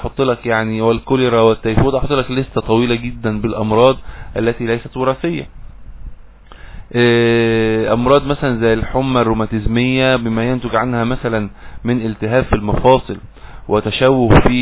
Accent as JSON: {"language": "Arabic", "country": "Egypt", "said": "يعني سداح مداح زي ما بنقول عندنا في مصر"}